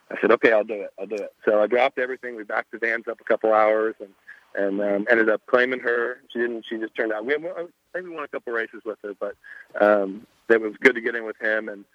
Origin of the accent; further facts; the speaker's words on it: Kentucky, United States; because I'm from Kentucky, so I wanted to be there.